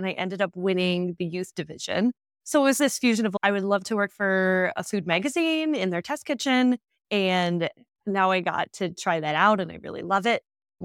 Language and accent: English; Iowa, United States; born there; I was born in Iowa.